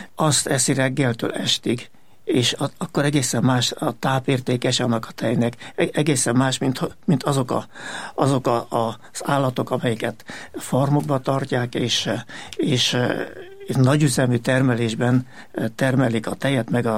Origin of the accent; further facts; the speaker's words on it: Târgu Mureș, Mureș County, Romania; Sokan kicsi meglepődnek azon, hogy Marosvásárhelyen születtem. Ott nőttem fel, ott lakom ugyanabban az utcában, amelyikben születtem